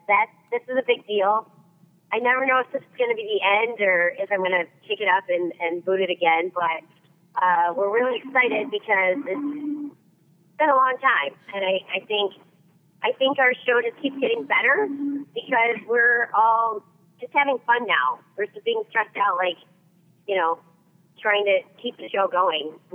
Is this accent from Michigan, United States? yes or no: yes; Detroit, Michigan, United States; I hail from Detroit, and I'm going to tell you where to stick it